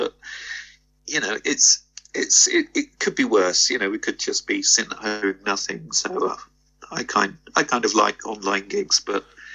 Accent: Staines, South East England, United Kingdom; now in Paignton, United Kingdom; I live in the town of Paignton, not far from Totnes, and I come from Surrey originally, I come from Staines, and it's still unique living at the seaside.

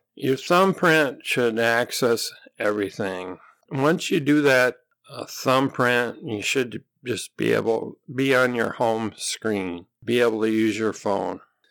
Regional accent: Minnesota, United States; No, I'm from Minnesota, and I do not.

